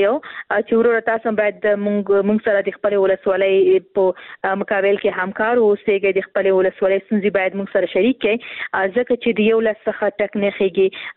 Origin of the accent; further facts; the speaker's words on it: Khost, Afghanistan; ورور زه هم د خوست یم